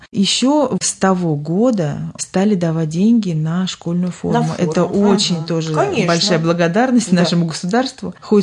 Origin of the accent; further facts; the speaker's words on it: Saint Petersburg, Russia; мы ездили в Питер. Это мой родной город